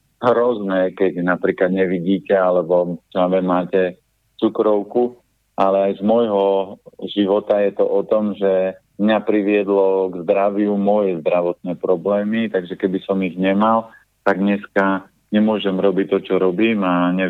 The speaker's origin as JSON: {"language": "Slovak", "town": "Tvrdošín", "region": "Žilina Region", "country": "Slovakia", "tie": "born or raised there", "also_born_or_lived": "Trstená", "said": "ja som konkrétne z Tvrdošina, čiže v Trstenej som sa narodil, čiže Tvrdošin je kúsok od Trstenej, to je pár kilometrov"}